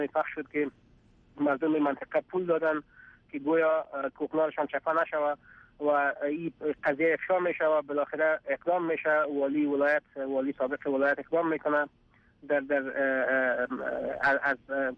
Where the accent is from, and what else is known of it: Afghanistan